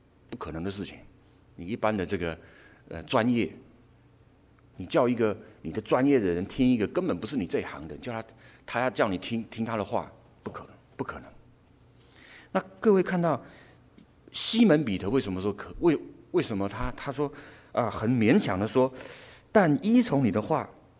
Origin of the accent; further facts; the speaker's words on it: Hualien, Hualien County, Taiwan; 我是花莲人啊，我从小生长在花莲。花莲是大家知道是一个比较乡下的地方，然后可是呢风景很漂亮，依山傍水啊，我从小就在那个环境长大